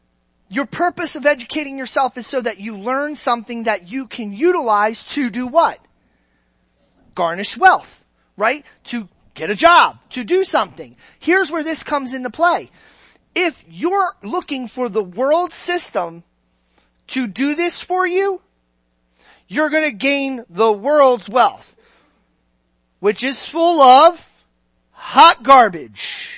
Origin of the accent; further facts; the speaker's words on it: Ireland; Look, I'm Irish. There's no Irish king that's giving me a fortune of money.